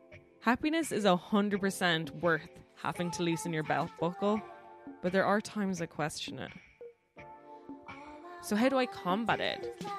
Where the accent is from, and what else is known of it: Ireland